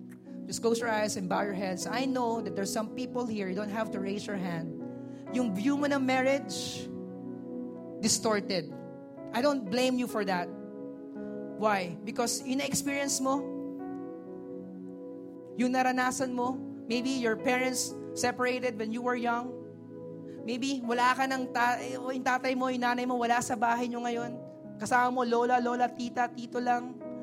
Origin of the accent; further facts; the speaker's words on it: Taytay, Calabarzon, Philippines; Taga rito ako. I grew up, taga Fairview ako na. But I grew up in this place. Taga Taytay Rizal ako. That's where I grew up.